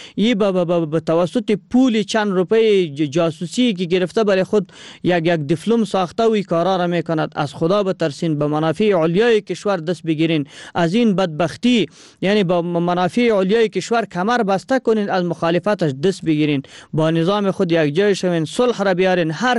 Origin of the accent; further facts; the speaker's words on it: Afghanistan; یک ملت هستیم که از افغانستان هستیم.